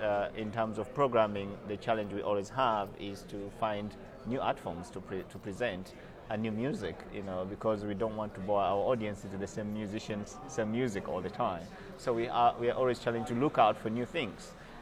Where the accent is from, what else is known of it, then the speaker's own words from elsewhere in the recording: Uganda; and I'm from Uganda